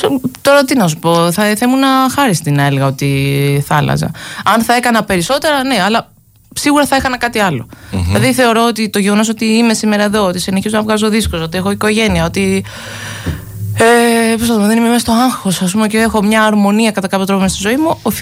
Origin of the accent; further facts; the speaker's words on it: Greece; also born or lived in New York, United States; Δηλαδή, όταν ήμουν στη Νέα Υόρκη. Εντάξει, ακούγα τα ελληνικά μου, λέω θα βγάλω έναν ελληνικό δίσκο. Είμαι Ελληνίδα και θέλω να έχω στο βιογραφικό μου και έναν ελληνικό δίσκο.